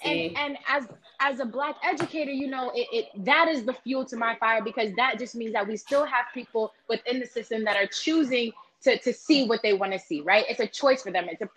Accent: New York, United States; I am a New Yorker born and raised, but I started teaching in Fort Worth, Texas.

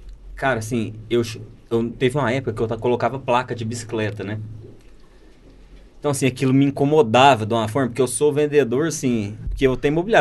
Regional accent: Uberlândia, Minas Gerais, Brazil; Nascido, criado, estudado, trabalhado em Uberlândia. Eu nasci em Uberlândia

